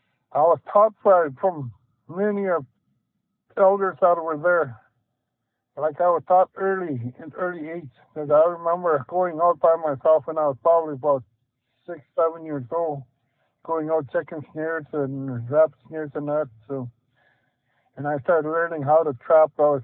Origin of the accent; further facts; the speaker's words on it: Herkimer, Manitoba, Canada; I was born in Herkimer, Manitoba, that town railway. I was brought up there till I was 10 years old.